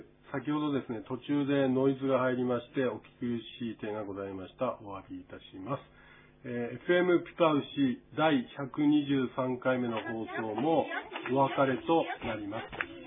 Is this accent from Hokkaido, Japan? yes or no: yes; Nibutani, Hokkaido, Japan; also born or lived in Tokyo; 私なんかは原風景って言ったらもうこの二部谷で生まれ育って、まあ東京に10年くらい住んでましたけど、やっぱり山だよね